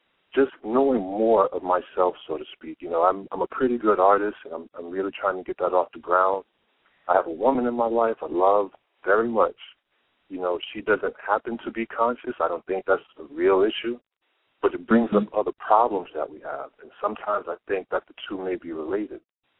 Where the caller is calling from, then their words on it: Queens, New York, United States; I'm calling from Queens, New York.